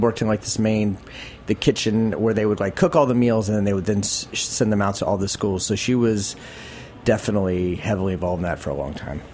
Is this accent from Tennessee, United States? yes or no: no; Florida, United States; born there; I was born in Florida, unfortunately.